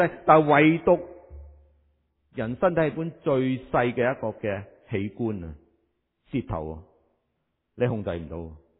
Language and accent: Cantonese; Guangdong, China; 话呢啲我哋啲广东人，我哋成日讲嘅说话